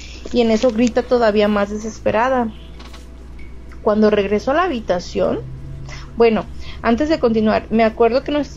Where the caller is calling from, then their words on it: Zacatecas, Mexico; Yo soy originaria de Zacatecas y en mi niñez Viví ahí un tiempo.